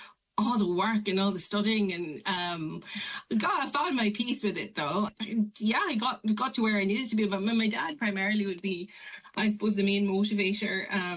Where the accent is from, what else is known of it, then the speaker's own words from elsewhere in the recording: Malaysia; I come from Malaysia, and my dad is a GP, and I always grew up around doctors and clinics